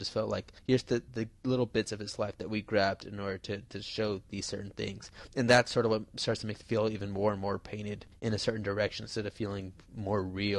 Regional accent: United States; I mean, not justice porn, but I'm like, fuck yeah, I'm American.

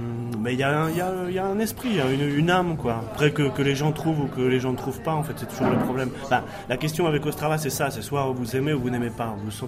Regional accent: eastern France, France; now in Czechia; Enfin, je viens de l'Est de la France, donc je trouve ça assez proche de les mêmes valeurs, quoi.

